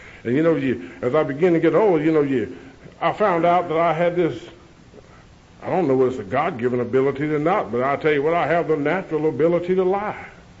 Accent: North Carolina, United States; I was born in Cleveland County, North Carolina. I'm a country boy. I used to tell people I was born in Shelby. I was born a good 6 miles out of Shelby.

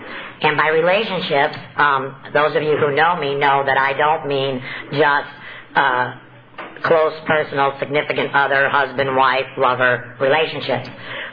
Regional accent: Winder, Georgia, United States; I'm from Winder, Georgia, and I am pleased to be here this afternoon doing this workshop.

